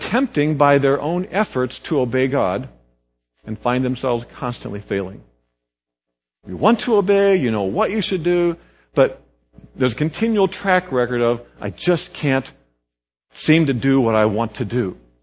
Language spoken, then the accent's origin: English; Kansas, United States; Now, I grew up in Kansas on farm roads that weren't paved.